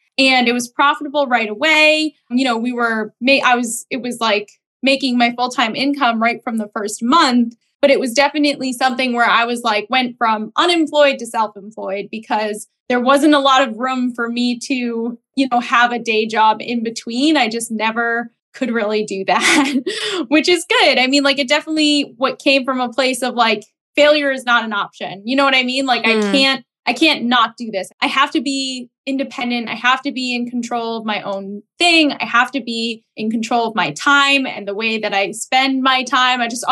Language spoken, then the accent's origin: English; Boston, Massachusetts, United States; I run the blog Femtrepreneur.co. I am from Boston, Massachusetts.